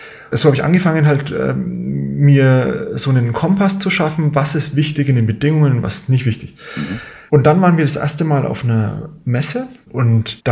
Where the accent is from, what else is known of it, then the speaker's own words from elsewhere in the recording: Kemnath, Bavaria, Germany; Ich komme aus Kemnath. Kemnath ist halt ein kleines Kaff in der Mitte von Gegend, weit weg von allem.